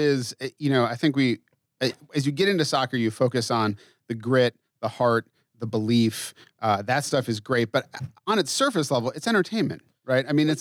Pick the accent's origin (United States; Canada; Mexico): United States; Massachusetts; I grew up in Massachusetts, so I grew up a Red Sox fan.